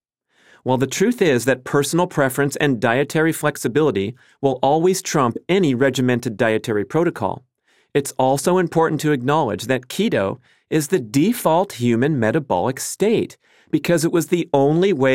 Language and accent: English; Maine, United States; now in Malibu, United States; today, but I grew up in Maine.